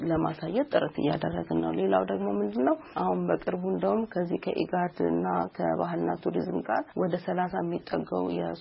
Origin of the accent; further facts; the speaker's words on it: Dire Dawa, Ethiopia; now in Addis Ababa, Ethiopia; ተወልጄ ያደግኩት በድሬዳዋ ከተማ ነው። አዲስ አበባ ከመጣሁ በኋላ በፋሽን እና በሞዴሊንግ ኢንዱስትሪ ውስጥ ተሰማራሁኝ።